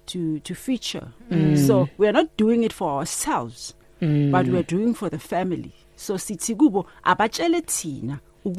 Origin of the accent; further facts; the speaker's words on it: Mamelodi, Gauteng, South Africa; I grew up in Gauteng, in Mamelodi, where my neighbors were speaking Sotho. And my back neighbors were speaking Tsonga. So growing up, I grew up with all the languages.